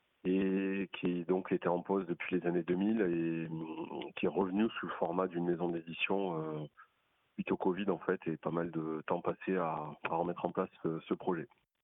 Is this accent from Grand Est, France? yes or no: no; Occitanie, France; je viens du sud de la France, je suis languedocien.